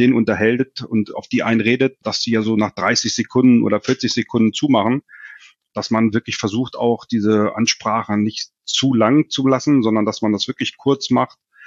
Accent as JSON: {"language": "German", "town": "Hanover", "region": "Lower Saxony", "country": "Germany", "said": "jetzt auch gerade als Hannoveraner"}